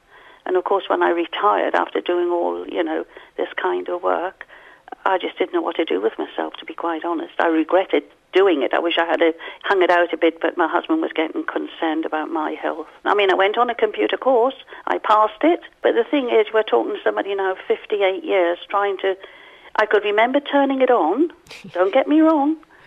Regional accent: Newcastle, North East England, United Kingdom; I come from Newcastle, but he was local.

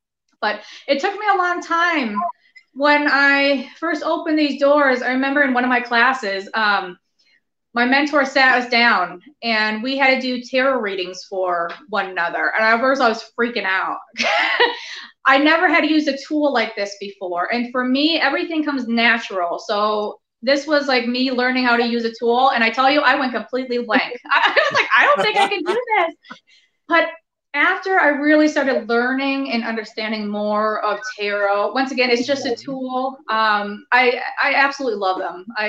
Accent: Minneapolis, Minnesota, United States; now in St. Paul, United States; So I'm originally from Minneapolis, now I live in St. Paul.

